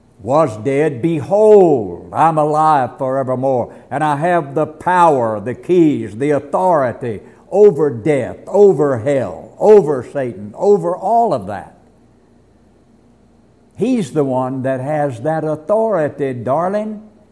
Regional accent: Texas, United States; born there; I was born not only in the USA, I was born in Texas. In the USA, I am an American.

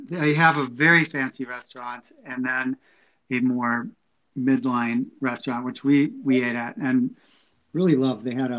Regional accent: Minneapolis, Minnesota, United States; moved away as an adult; now in California, United States; And I moved out from Minnesota. I'm originally from Minneapolis, born and raised, and moved to California to go to CalArts and made the big long drive.

